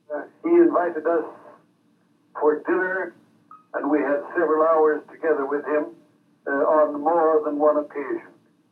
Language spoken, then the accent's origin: English; China; I was a student in Peking, and I knew of him when I was a teacher in my hometown in China.